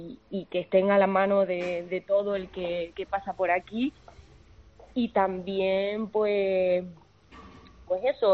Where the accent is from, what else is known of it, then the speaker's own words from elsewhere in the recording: Canary Islands, Spain; reconozco que siendo canaria desconocía que tenemos unos verdaderos tesoros y que me parece súper importante que sobre todo los que somos de aquí conozcamos esto